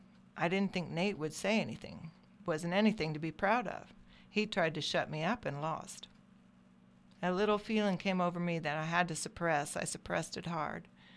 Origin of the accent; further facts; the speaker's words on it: Upper Black Eddy, Pennsylvania, United States; I look at property records from my hometown, Upper Black Eddy, Pennsylvania. It is more of a rural swatch on a hillside than a town.